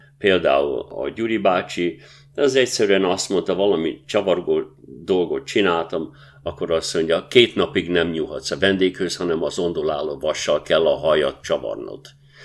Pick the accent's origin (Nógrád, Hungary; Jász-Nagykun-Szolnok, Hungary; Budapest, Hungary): Budapest, Hungary; Hát én Budán születtem, Budán nőttem fel, a déli pályaudvarnál